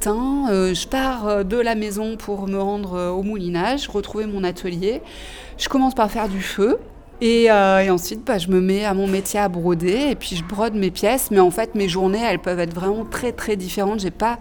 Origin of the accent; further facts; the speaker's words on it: Auvergne-Rhône-Alpes, France; quand j'étais petite fille en Ardèche, dans la maison de mes grands-parents